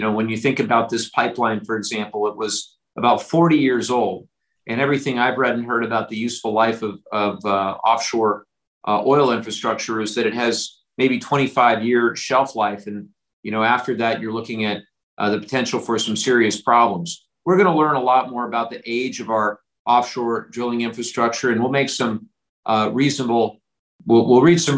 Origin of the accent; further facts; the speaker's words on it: California, United States; growing up in Orange County, we treasure our beaches, we treasure our Pacific Ocean